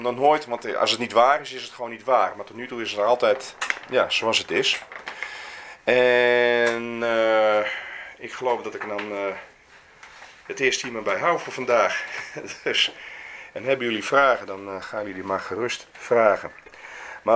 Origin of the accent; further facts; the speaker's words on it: Leeuwarden, Friesland, Netherlands; ik ben opgegroeid in Leeuwarden. Daar sprak je Nederlands, Fries, maar ook Stadsfries. Dat is een stadsdialect.